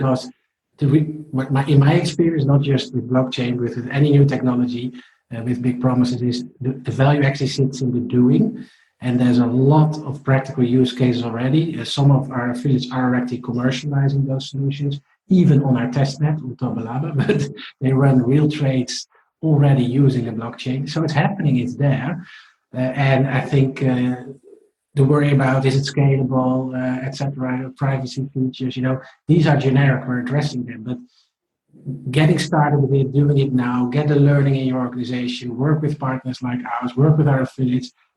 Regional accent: Netherlands; It's in my home country, the Netherlands.

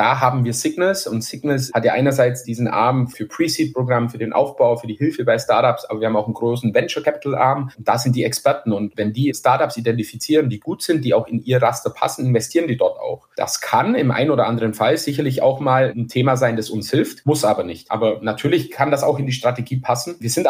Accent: Bavaria, Germany; man hört es ja vielleicht, ich komme aus Bayern

